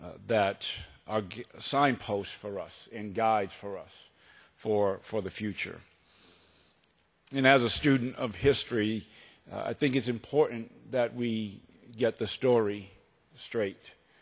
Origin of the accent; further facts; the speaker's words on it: Boston, Massachusetts, United States; accent: Boston; now in Columbia, United States; I am originally from Boston. I moved to the Midwest about 3 years ago, and I've learned, actually, that I need to stop saying that I'm from Boston. Because the minute I start talking, it is apparent that I am from Boston.